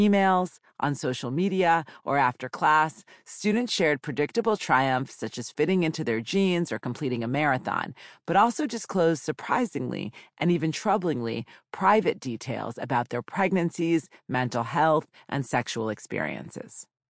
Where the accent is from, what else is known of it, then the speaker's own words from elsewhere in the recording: Boston, Massachusetts, United States; I grew up in the Boston suburbs in the 1980s and 90s